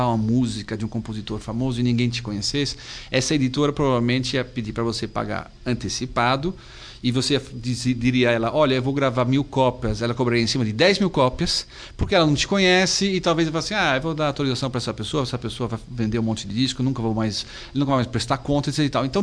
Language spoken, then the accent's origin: Portuguese; Netherlands; Eu sou holandês, já liguei para a Holanda